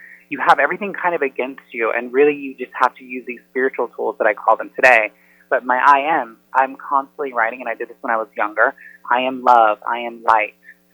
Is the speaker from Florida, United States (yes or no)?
no; Indiana, United States; You know, I'm from Indiana. I'm from a very small town